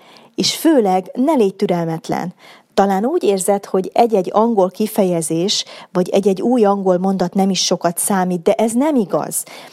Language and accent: Hungarian; Hungary; Megtudta, hogy magyar vagyok, és felkiáltott.